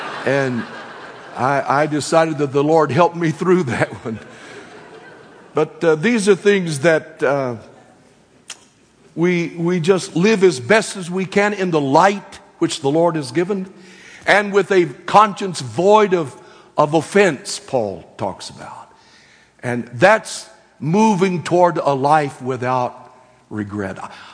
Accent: Texas, United States; Now, I must tell you, I have no regrets about being born and raised in Texas.

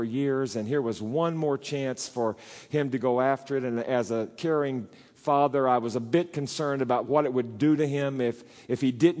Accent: Arkansas, United States; You all know I'm from Arkansas, and that's one of those traditional classic Pentecostal places.

